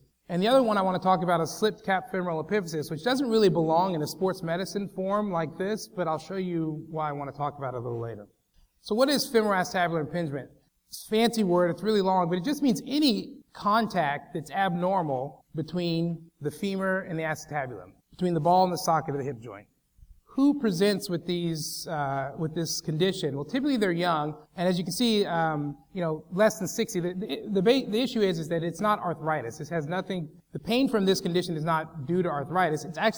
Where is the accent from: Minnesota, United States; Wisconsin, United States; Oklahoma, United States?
Oklahoma, United States; I try to keep it simple, mainly because I'm from Oklahoma